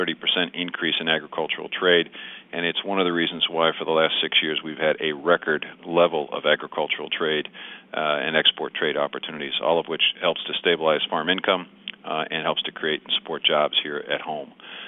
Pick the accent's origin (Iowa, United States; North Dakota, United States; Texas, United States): Iowa, United States; In my home state of Iowa, we'll focus on soybean and pork trade